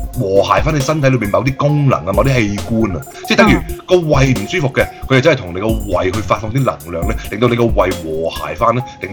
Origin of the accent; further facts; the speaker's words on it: China; 即係我哋中國人有好多時就講信邪啦